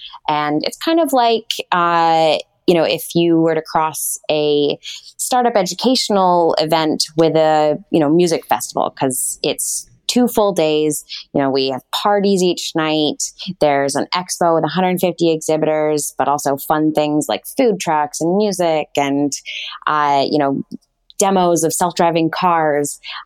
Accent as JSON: {"language": "English", "country": "Canada", "tie": "born or raised there", "also_born_or_lived": "Vancouver", "accent": "Canadian", "moved": "yes", "lives_now": "Sydney, Australia", "said": "It is not an Australian accent. No, it is actually a Canadian accent. So I grew up in Canada. I went to school in Vancouver. I lived there for 6 years before I moved to Sydney about 4 years ago."}